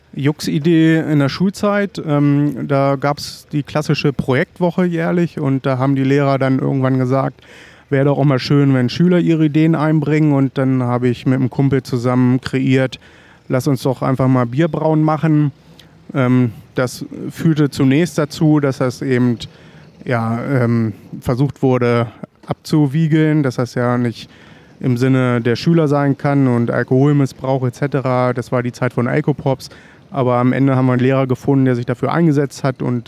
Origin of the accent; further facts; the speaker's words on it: Hattorf am Harz, Lower Saxony, Germany; Ich komme aus Hattorf am Harz. Das muss ich nicht weiter erläutern. Das ist halt so ein kleines Dorf am Rande des Harzes.